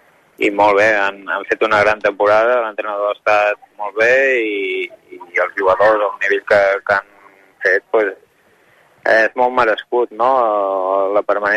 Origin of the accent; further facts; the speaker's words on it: Banyoles, Catalonia, Spain; jo sóc d'allà, jo sóc de Banyoles, mm-hmm.